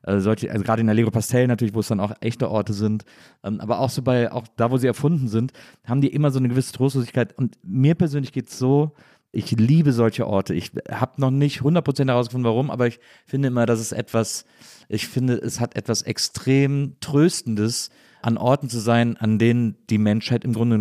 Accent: Cologne, North Rhine-Westphalia, Germany; Ich komme ja aus Köln, wie gesagt.

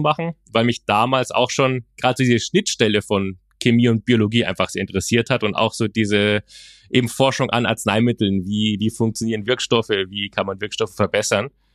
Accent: Bamberg, Bavaria, Germany; Also ich bin ursprünglich aus Bamberg

